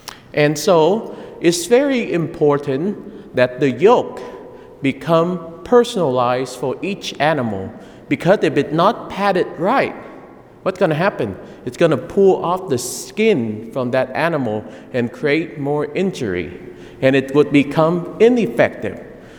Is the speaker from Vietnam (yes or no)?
yes; Saigon, Ho Chi Minh City, Vietnam; now in United States; even when I grew up in Vietnam, I was living in Saigon, so I didn't see a lot of the farming scene